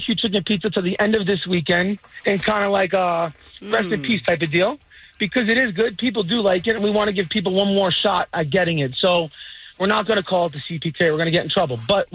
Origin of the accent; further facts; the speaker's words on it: East Coast, United States; Growing up on the East Coast, they tell you that's who's got the best barbecue chicken pizza.